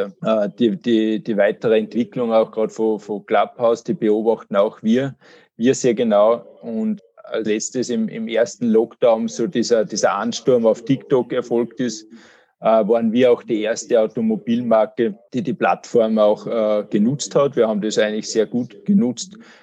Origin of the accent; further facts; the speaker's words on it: Salzburg, Austria; was uns natürlich als Salzburger Unternehmer auch sehr, sehr freut